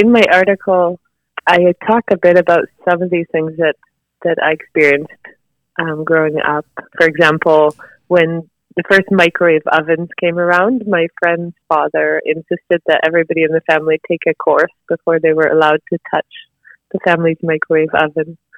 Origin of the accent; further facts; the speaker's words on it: Vancouver, British Columbia, Canada; now in Sherbrooke, Canada; I've been living in the townships. I've been living around Sherbrooke since around 2010, and I grew up in Vancouver